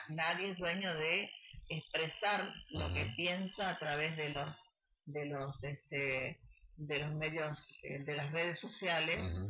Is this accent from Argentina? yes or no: yes; Argentina; quiero saber, como ciudadana argentina, qué es lo que ocurrió